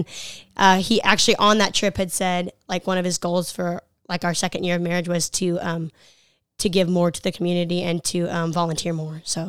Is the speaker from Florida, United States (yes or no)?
no; Texas, United States; when we moved up here, I didn't know very many people because I'm from Texas